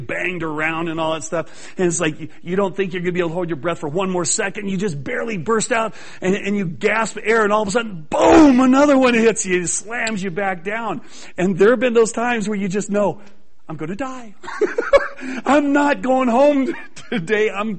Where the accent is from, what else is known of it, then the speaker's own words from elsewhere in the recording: California, United States; I used to be a surfer boy. I grew up in Southern California. I surfed from the time I was 12 to about the time I was around 30, 31 years old.